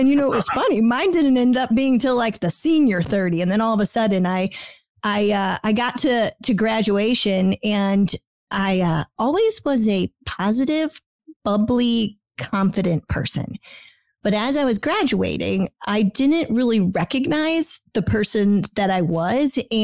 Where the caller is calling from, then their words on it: Dripping Springs, Texas, United States; A small town called Dripping Springs in Texas, and that is right outside of Austin in the Hill Country.